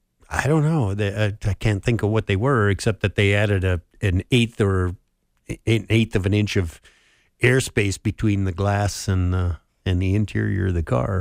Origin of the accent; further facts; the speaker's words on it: Park Rapids, Minnesota, United States; born there; I was born in Park Rapids on today's date, 77 cool years ago